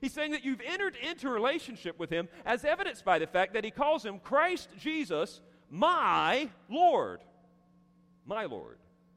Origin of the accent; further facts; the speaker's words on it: the South, United States; And I'm not making that up just because I'm from the South.